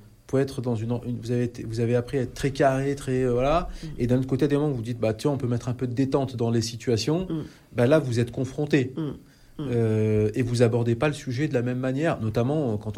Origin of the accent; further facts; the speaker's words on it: France; Nous, d'abord, on est français, donc on vit comme des Français du quotidien.